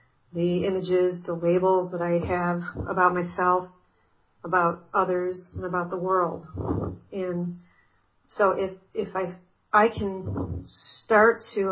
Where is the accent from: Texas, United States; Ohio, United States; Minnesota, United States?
Ohio, United States; Cleveland; born there; I was born in Cleveland, and I'm this old.